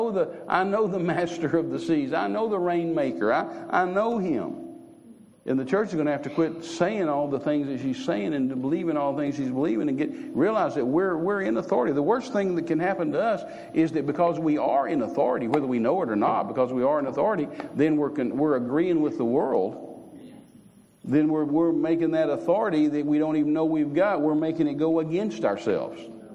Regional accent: Texas, United States; being a Texan, I always like pistols and guns.

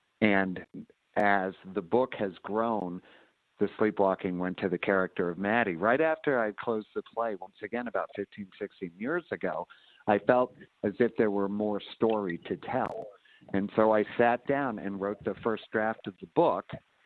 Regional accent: Hampton, New Hampshire, United States; I've always considered myself kind of a small town boy as I grew up in Hampton, New Hampshire

